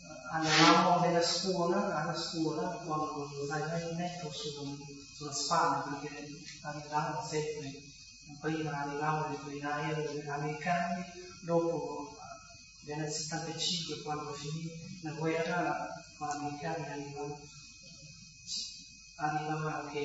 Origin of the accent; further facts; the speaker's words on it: Northern Vietnam, Vietnam; born there; Italian is a second language; come diceva la professoressa, sono nato nel Vietnam, del nord, ho 28 anni.